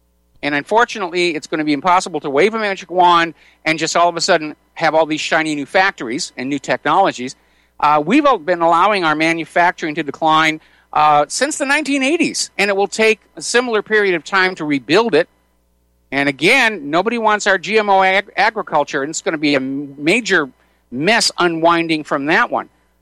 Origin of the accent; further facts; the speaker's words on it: United States; We are the American people are the most lied to people on the face of the earth